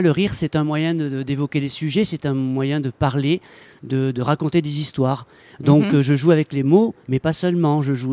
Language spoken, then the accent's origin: French; Bayonne, Nouvelle-Aquitaine, France; je retourne chez moi, parce que chez moi je viens du Pays Basque, je suis bayonnais